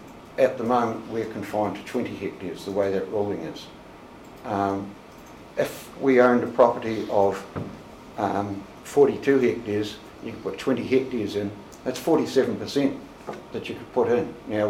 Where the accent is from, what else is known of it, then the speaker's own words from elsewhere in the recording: Scotland, United Kingdom; we might be Irish, but I'm pretty Scottish